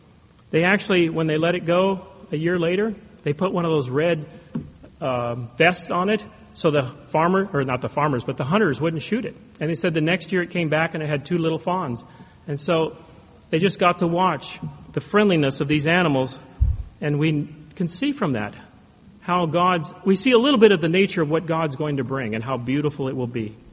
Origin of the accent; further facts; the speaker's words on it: California, United States; I grew up in California, and I had the chance to go work on a farm in Colorado for the whole summer.